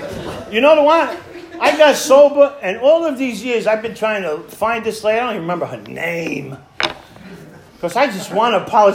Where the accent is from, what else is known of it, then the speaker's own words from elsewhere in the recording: Bronx, New York, United States; And I come from Little Italy in the Bronx, and so what that means is that people actually move from Italy and they come to my neighborhood or another similar neighborhood.